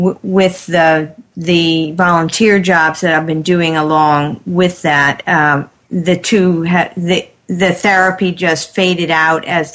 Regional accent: New Jersey, United States; also born or lived in Michigan / Tennessee; So I grew up in New Jersey with a few years in Michigan. Then I went to Princeton.

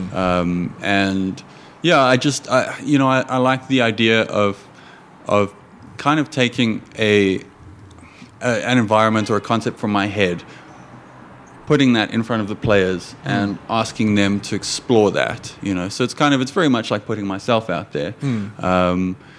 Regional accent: South Africa; That's part of being a South African is...

